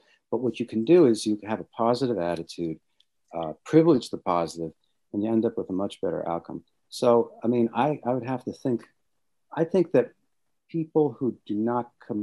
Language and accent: English; Washington, District of Columbia, United States; I think I grew up in Washington, D.C., in a very in an atheist family